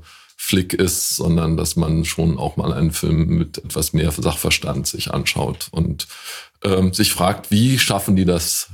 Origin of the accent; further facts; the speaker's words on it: Woltersdorf, Brandenburg, Germany; In Woltersdorf, da wo ich herkomme